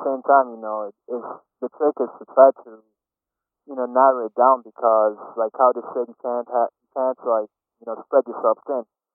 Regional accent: U.S. Virgin Islands; now in Texas, United States; Well, I'm originally from St. Croix, United States, Virgin Islands, and I've been living here in Texas for close to 16 years now.

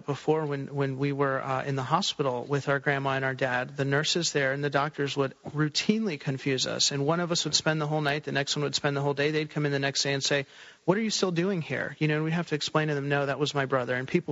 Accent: Manassas, Virginia, United States; We were routinely addressed as the boys growing up in Manassas, Virginia.

